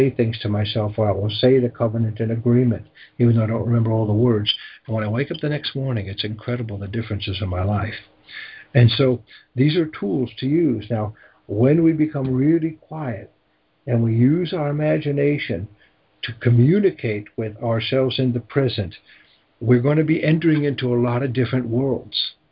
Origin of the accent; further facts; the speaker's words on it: Syracuse, New York, United States; I'd pretend I'm a snowplow, because we're from Syracuse, you know, and all that. It's all upstate New York, all the snow is.